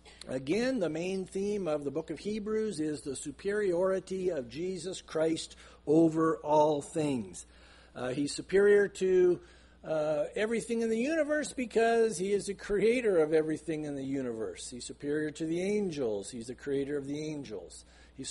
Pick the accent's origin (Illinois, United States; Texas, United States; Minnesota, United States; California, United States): California, United States; San Diego; especially in Southern California. I'm from San Diego, so you see a lot of immigrants.